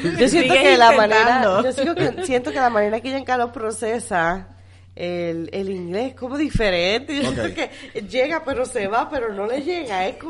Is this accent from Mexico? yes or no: no; Salinas, Puerto Rico; moved away; Y yo decía, sí, yo soy de Salinas.